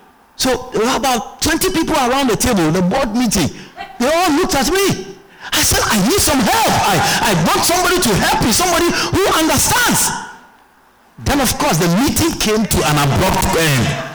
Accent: Guyana; I came from Georgetown to the East Bank. I should sit down here for 2 hours?

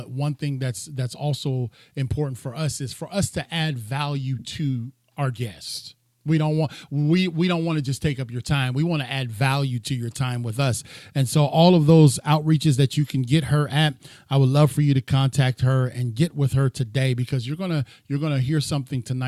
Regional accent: Ohio, United States; She's in my home state, Ohio.

